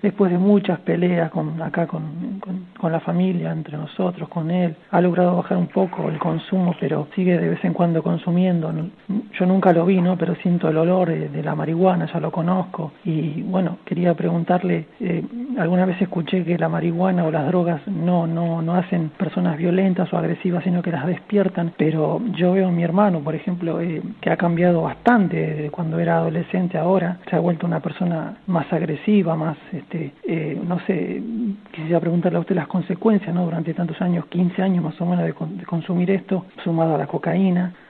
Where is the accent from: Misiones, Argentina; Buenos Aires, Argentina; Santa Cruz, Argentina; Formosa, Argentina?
Buenos Aires, Argentina; Yo soy de Buenos Aires.